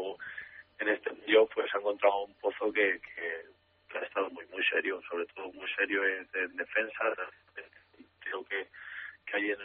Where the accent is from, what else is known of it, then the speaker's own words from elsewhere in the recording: Torrejón de Ardoz, Community of Madrid, Spain; me he criado aquí cerca de Alcalá, soy de Carnicer, de Torrejón de toda la vida